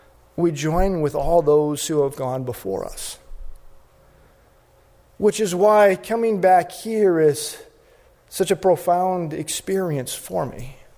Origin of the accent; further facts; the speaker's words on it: Midwest, United States; in the practice I had growing up in the Midwest, we had some of the saints of the church tell the same stories over and over and over again